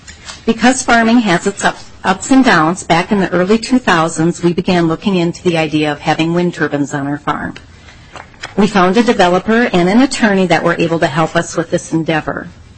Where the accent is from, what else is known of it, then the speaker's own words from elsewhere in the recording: Bingham Lake, Minnesota, United States; This is my husband, Marty, and we're from Bingham Lake, Minnesota, which is a small town down in the southwest corner.